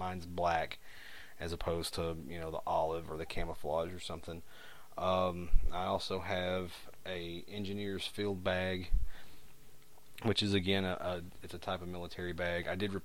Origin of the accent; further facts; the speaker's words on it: United States; accent: hillbilly; between the janky microphone and my terrible hillbilly accent, you can understand most of what I'm saying